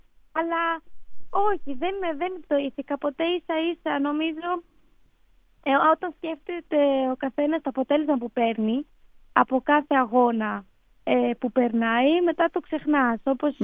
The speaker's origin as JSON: {"language": "Greek", "town": "Heraklion", "region": "Crete", "country": "Greece", "tie": "born or raised there", "said": "Λοιπόν, εγώ γεννήθηκα και μεγάλωσα στο Ηράκλειο. Η μητέρα μου είναι μουσικός, ο πατέρας μου είναι ιερέας"}